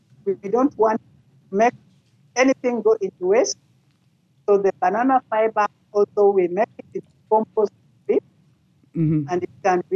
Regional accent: Kenya; from Kenya

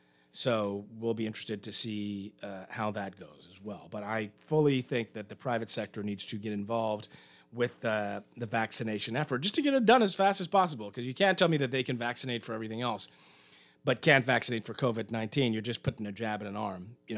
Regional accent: Eleuthera, Bahamas; Now, I'm from Eleuther, right? My family is from Eleuther.

